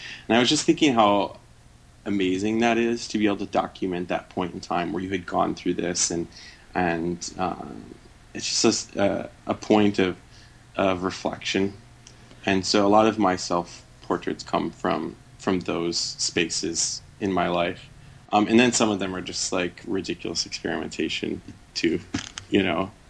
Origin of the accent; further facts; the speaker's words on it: Michigan, United States; now in Chicago, United States; because I grew up near Lake Michigan on the other side of the lake. And even though now I live in a major city and not in the woods like I did before